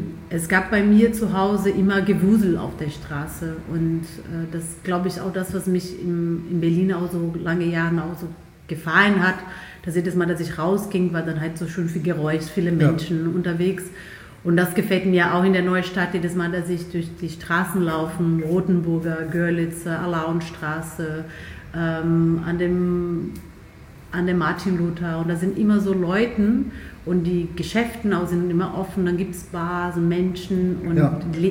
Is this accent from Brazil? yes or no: yes; Brazil; now in Germany; In dem Land, in dem Bundesland, wo ich aufgewachsen bin, ist Samba leider würde ich sagen, nicht so ganz präsent.